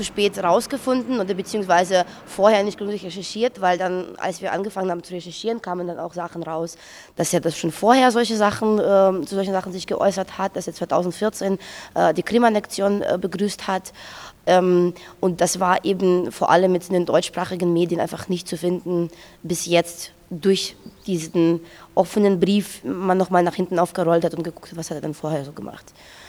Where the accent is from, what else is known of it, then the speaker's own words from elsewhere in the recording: Russia; now in Germany; Ich bin selber Russin und demonstriere viel